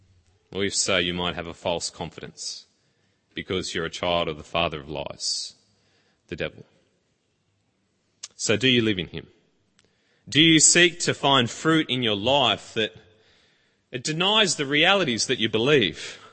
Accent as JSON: {"language": "English", "region": "Tasmania", "country": "Australia", "tie": "born there", "lives_now": "New South Wales, Australia", "said": "And yes, I was born in Tasmania. Yes, I am of convict descent."}